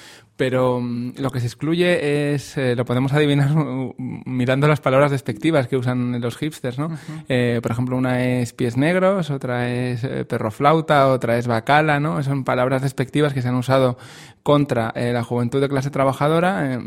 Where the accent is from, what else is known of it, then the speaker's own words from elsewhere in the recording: Community of Madrid, Spain; also born or lived in Soria; he vivido casi toda mi vida en la Comunidad de Madrid.